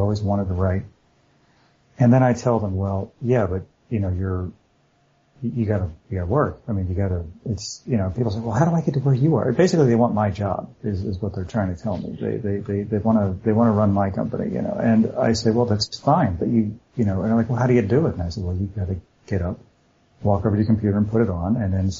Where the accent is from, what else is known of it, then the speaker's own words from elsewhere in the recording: New Jersey, United States; I grew up in New Jersey and I had four brothers and so three brothers and one fairly quiet sister